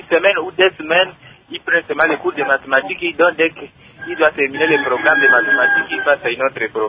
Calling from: Faradje, Haut-Uélé, DR Congo; Ici, chez nous, à Faradje, il y a aussi les centres de rattrapage pour nous.

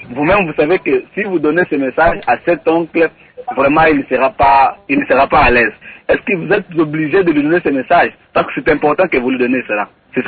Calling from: Kananga, Kasaï-Central, DR Congo; ici chez nous au Kassai, ça c'est précisément à Kananga

